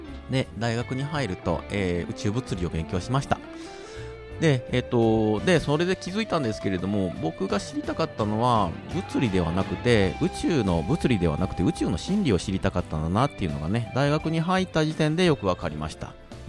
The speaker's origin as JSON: {"language": "Japanese", "region": "Hiroshima", "country": "Japan", "tie": "born there", "said": "もともとですね、おぎゃーと生まれたのが1972年に、広島で生まれました。"}